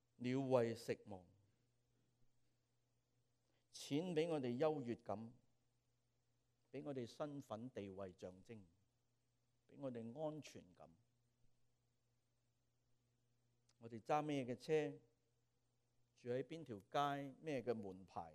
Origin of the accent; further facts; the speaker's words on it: China; 我们中国人穷到什么都没有